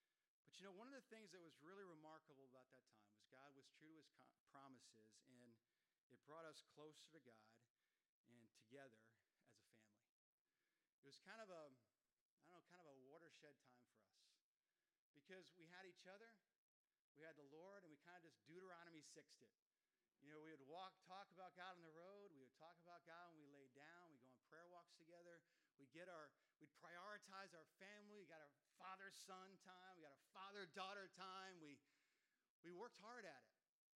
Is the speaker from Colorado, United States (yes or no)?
no; New Jersey, United States; Sue grew up in Massachusetts. I grew up here in New Jersey.